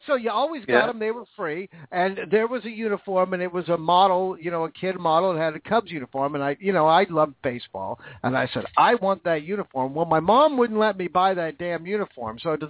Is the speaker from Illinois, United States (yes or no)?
no; Washington, United States; You know, because I'm from Washington State, that's where I grew up.